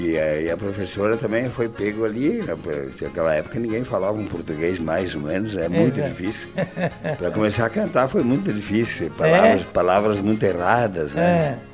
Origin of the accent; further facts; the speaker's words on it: Lagoa Vermelha, Rio Grande do Sul, Brazil; Eu sou original de Lagoa Vermelha, Rio Grande do Sul.